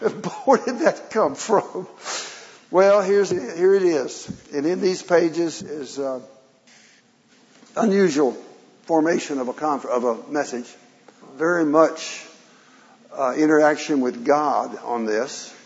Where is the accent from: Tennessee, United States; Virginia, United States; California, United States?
Tennessee, United States; Clarksville; he's even willing to drive halfway to my hometown up in Clarksville